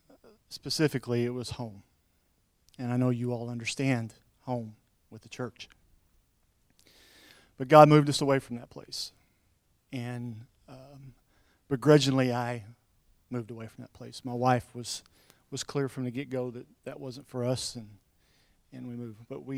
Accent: Westfield, Oklahoma, United States; moved away as an adult; now in Coffeyville, United States; We came over from Westfield, Oklahoma. I don't know if any of you know where that's at, south of Silent Springs.

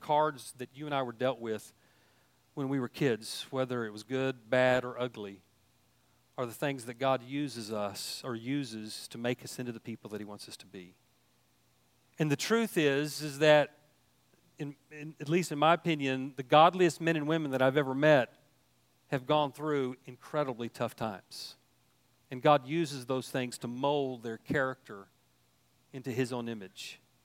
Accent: Enid, Oklahoma, United States; born there; I was born in Enid, Oklahoma, September 25th, 1962. And after I got out of the hospital, my parents took me to our little farmhouse that we lived in out between Lahoma and Mino.

